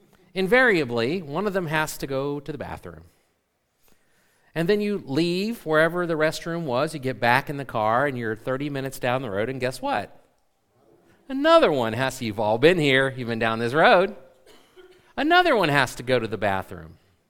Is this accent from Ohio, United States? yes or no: yes; Columbus, Ohio, United States; I grew up in Columbus, or right outside of Columbus.